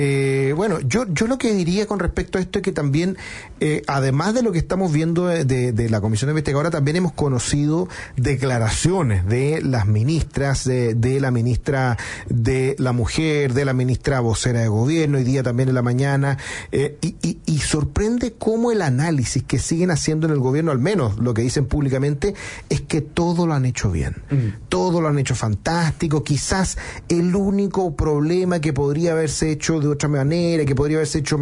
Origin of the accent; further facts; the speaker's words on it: Chile; ¿qué creen que somos los chilenos?